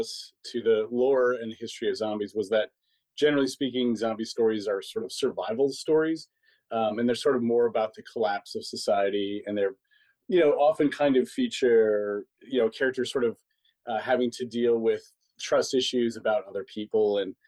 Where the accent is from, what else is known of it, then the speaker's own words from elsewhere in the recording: Wausau, Wisconsin, United States; And I grew up in the Wausau area. I still go back there for holidays and stuff. I have family there.